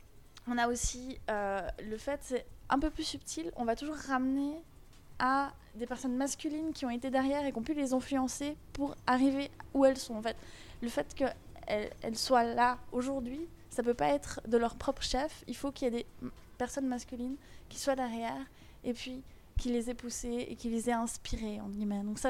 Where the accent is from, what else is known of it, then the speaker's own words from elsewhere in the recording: Fribourg, Switzerland; Alors moi initialement je viens de Fribourg.